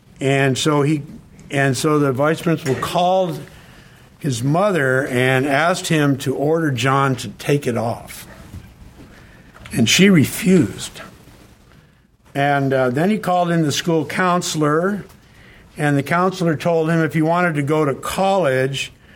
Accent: Fairbanks, Alaska, United States; This happened when I was in Fairbanks. I grew up in Fairbanks.

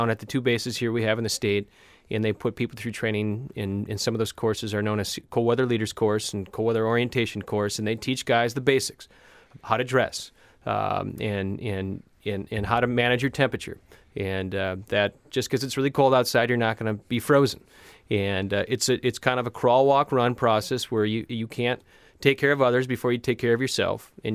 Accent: St. Paul, Minnesota, United States; I'm originally from St. Paul, Minnesota, and so kind

